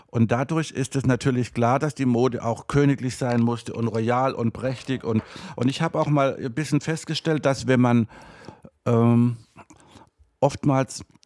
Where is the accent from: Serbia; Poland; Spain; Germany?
Germany; Und haben gefragt, woher ich komme aus Deutschland, konnten sie gar nicht fassen.